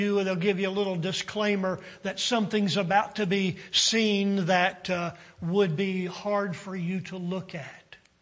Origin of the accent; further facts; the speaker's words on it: Richmond, Virginia, United States; I grew up in Virginia the majority of my childhood, and living in Virginia, Virginia history is taught in school